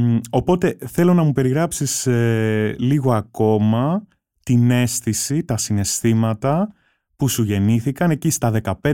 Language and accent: Greek; Rhodes, South Aegean, Greece; εγώ μεγάλωσα στη Ρόδο, σε μεγαλύτερο μέρος